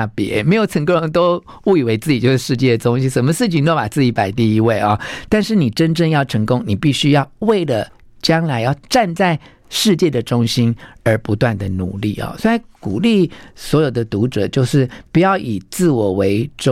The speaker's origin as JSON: {"language": "Chinese", "country": "Taiwan", "said": "就我们台湾话就软土生绝了，"}